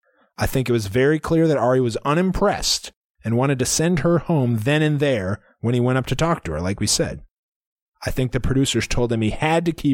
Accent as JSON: {"language": "English", "region": "Missouri", "country": "United States", "said": "I'm from Missouri."}